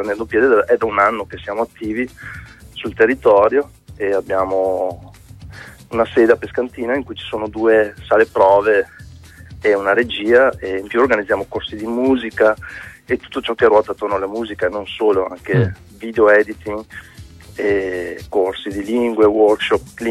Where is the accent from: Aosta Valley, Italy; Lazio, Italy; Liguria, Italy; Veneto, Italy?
Veneto, Italy; Legnago; now in Valpolicella, Italy; io sono originario di Legnago e mi sono trasferito qui dalle parti della Valpolicella da un paio di anni